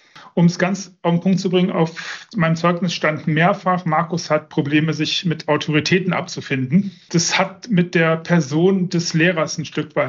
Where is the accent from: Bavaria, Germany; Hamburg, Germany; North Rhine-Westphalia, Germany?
North Rhine-Westphalia, Germany; Düsseldorf; Es ist meine Heimat. Inzwischen nicht mehr das Zuhause. Ich habe da, ich glaube, 24, 25 Jahre gelebt. Vielleicht kommt da meine Affinität zu Wasser her, der Rhein.